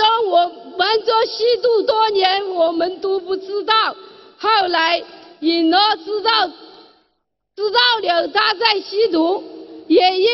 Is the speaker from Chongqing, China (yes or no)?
no; Jiangxi, China; 我是来自 江西南庄的弟子